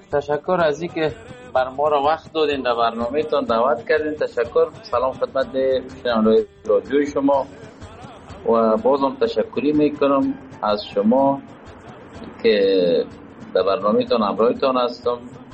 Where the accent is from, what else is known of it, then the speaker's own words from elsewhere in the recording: Kabul, Afghanistan; moved away as an adult; now in Pakistan; 1 سال میشه از وطن فرار هستم، از وطن دور هستم، دور از کابل جان هستم، دور از افغانستان هستم، دلتنگم و آب و هوا. آمدیم فعلا پاکستان هستم